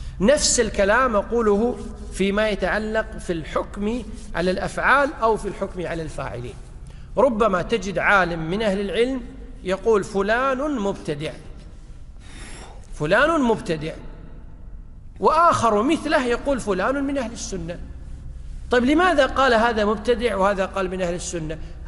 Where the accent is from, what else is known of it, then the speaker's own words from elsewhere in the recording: Kuwait; عندنا في الكويت مثلا القاضي يسمى القاضي الإيش؟